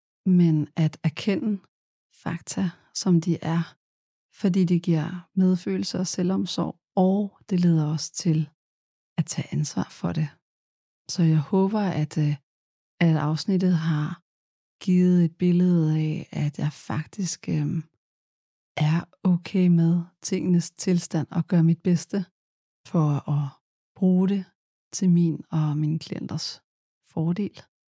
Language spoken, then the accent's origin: Danish; Central Denmark Region, Denmark; Det kan være, at jeg sætter et ekstra tryk på A'et, fordi jeg er fra Midtjylland.